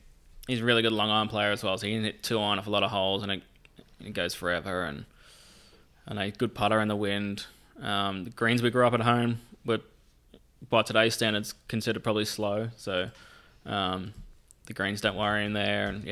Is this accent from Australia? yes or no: yes; Australia; Like growing up in Australia, I didn't know what the front nine at Augusta looked like.